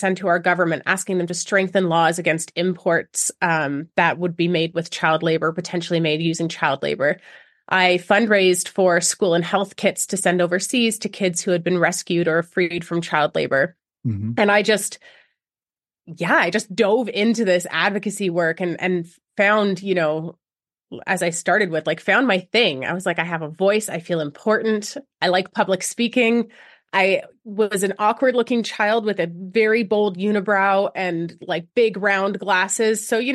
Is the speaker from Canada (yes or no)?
yes; Canada; when I lived in Wyoming and I was, you know, meeting up with a new friend, trying to figure out work I could do as a Canadian